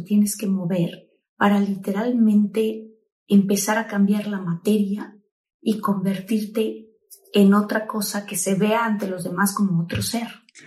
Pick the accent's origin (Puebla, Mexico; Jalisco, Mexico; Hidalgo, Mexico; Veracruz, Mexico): Hidalgo, Mexico; Nosotros somos de Hidalgo, de un pueblo cerca de Tizayuca.